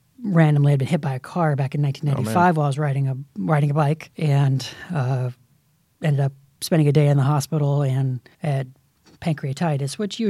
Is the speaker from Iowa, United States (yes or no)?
no; Washington, United States; also born or lived in Alaska / Illinois / Idaho; I call Washington State home. I was an Air Force brat growing up, so I was born in Alaska and then did, you know, the Air Force thing. We moved to Illinois, Idaho, and then ended up landing in Washington State.